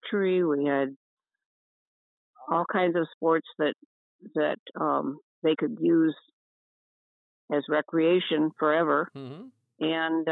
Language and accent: English; Sioux Falls, South Dakota, United States; I grew up in Sioux Falls, South Dakota.